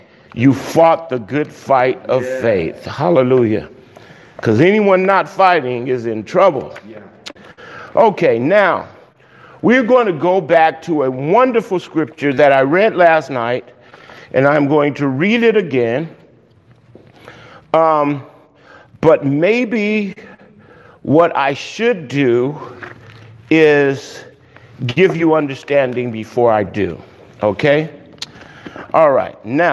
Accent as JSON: {"language": "English", "town": "Miami", "region": "Florida", "country": "United States", "tie": "born or raised there", "said": "Hey, that's my hometown. Liberty City boy, that's me."}